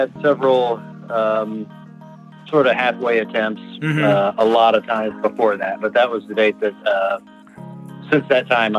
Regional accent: Indianapolis, Indiana, United States; I'm from Indianapolis, Indiana.

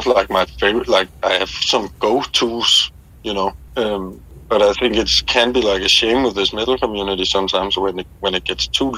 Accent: Copenhagen, Capital Region of Denmark, Denmark; No, we're all from Copenhagen, Denmark.

